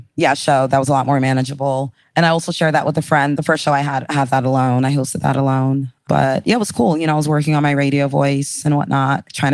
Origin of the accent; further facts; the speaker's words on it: New York, United States; growing up in the Bronx, you know, which was reggaeton, merengue, bachata, to dancehall, and then hip hop, which of course, you know, I was in New York.